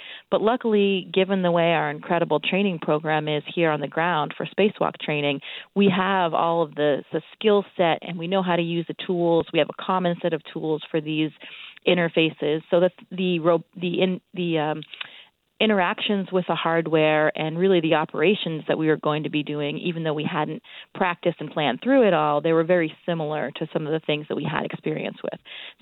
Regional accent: Caribou, Maine, United States; Growing up in Caribou, you know, a lot of great nature and trees and forests around.

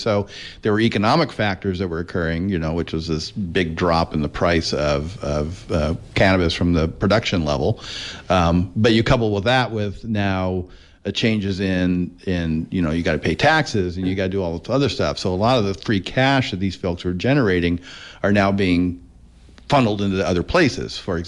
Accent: California, United States; And I grew up in Southern Humboldt.

